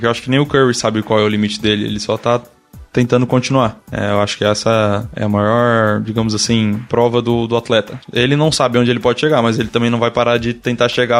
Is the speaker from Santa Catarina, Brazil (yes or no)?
yes; Criciúma, Santa Catarina, Brazil; Eu sou de Criciúma, sou natural de Sara, na real, né? Mas eu fui criado em Criciúma.